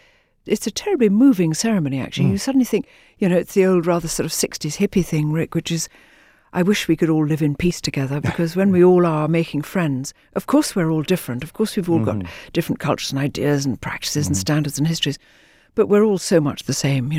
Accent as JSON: {"language": "English", "region": "Jammu and Kashmir", "country": "India", "tie": "born there", "also_born_or_lived": "Hong Kong / Malaysia", "said": "I was born in Kashmir the year before India gained her independence. And from then, I travelled back, and I travelled out to Hong Kong, where I lived for a few years, and travelled back, then travelled out to Malaysia, where we lived for a bit"}